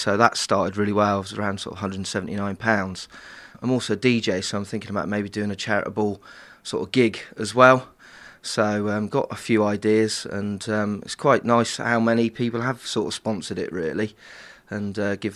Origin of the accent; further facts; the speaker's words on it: Truro, South West England, United Kingdom; born there; moved away; I was born in Truro, but I've lived away such a long time